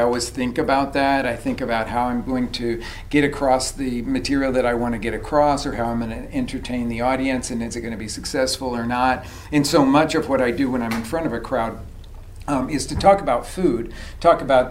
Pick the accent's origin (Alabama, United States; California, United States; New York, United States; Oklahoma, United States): Oklahoma, United States; Oklahoma City; I come from Oklahoma City